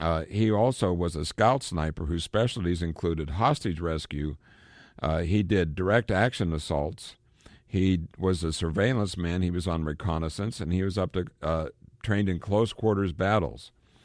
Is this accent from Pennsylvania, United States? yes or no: yes; Pennsylvania, United States; And the reason why that's important to me is I'm also from Pennsylvania.